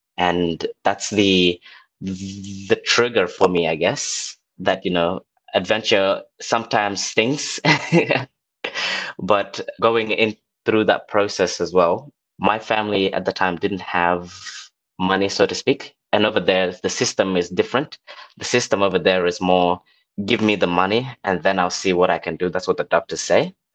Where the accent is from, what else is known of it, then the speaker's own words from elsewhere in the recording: Melbourne, Victoria, Australia; now in Canberra, Australia; When I came here from Melbourne, people were like, Canberra, just you wait, Canberra, it's pretty cold.